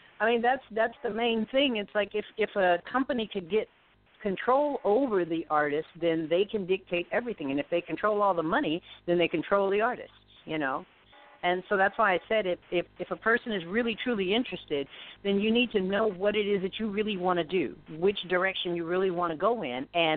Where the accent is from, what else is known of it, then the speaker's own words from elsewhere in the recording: California, United States; No, we grew up in California. Well, I was born in California